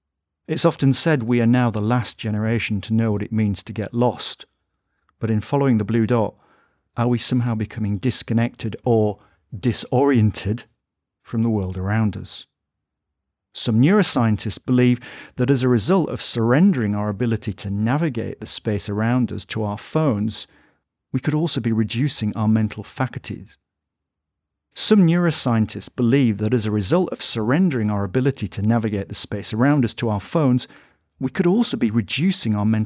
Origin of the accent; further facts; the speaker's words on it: Northern England, United Kingdom; I think of myself as a Westerner when I'm abroad, though I say I'm a Northerner when I'm in the United Kingdom.